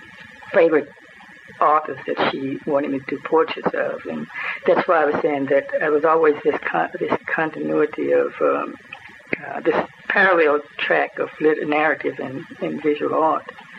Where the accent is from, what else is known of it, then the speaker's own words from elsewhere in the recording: Refugio, Texas, United States; born there; I was born in Refugio, Texas, R-E-F-U-G-I-O.